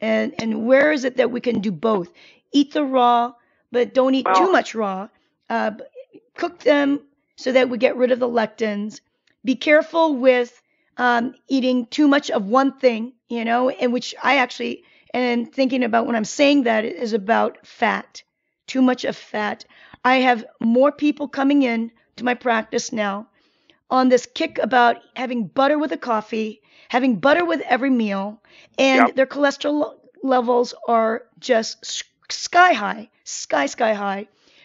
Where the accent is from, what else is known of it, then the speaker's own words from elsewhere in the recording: South Korea; now in United States; You know, I'm from Korea and we eat a lot of beans.